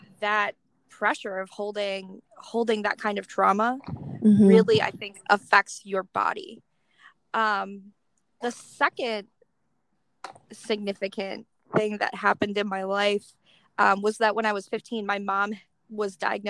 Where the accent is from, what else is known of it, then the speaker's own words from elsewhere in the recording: Milwaukee, Wisconsin, United States; moved away as an adult; now in Michigan, United States; No, I'm a Michigan transplant. Okay. I am from Milwaukee, Wisconsin originally.